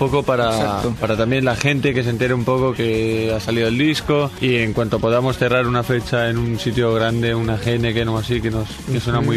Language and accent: Spanish; Madrid, Community of Madrid, Spain; Claro, ya seguimos siendo madrileños.